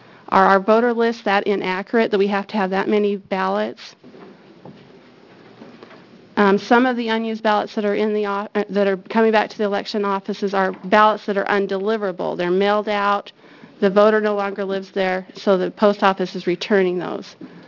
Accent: Albany, Oregon, United States; I'm from Albany, Oregon

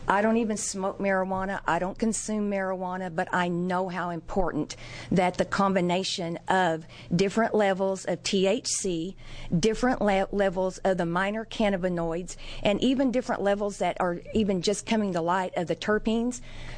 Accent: Oklahoma, United States; moved away as an adult; now in Portland, United States; And I know I sound like a foreigner. Mm-hmm. I was born and raised in Oklahoma, but I moved here in 1979, and I have real Oregonian children.

